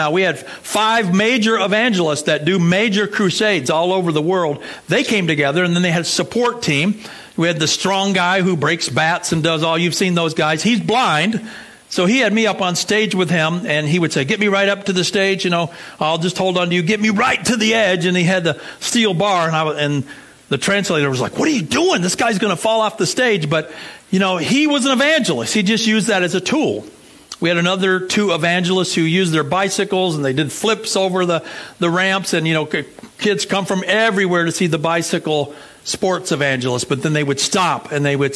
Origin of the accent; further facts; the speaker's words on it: Shelby, North Carolina, United States; I grew up in North Carolina, in southern part of the United States, Shelby, North Carolina, so a little west of Charlotte.